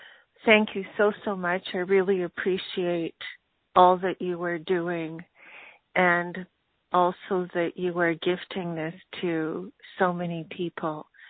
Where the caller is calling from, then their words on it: Victoria, British Columbia, Canada; I'm calling from Victoria, Canada.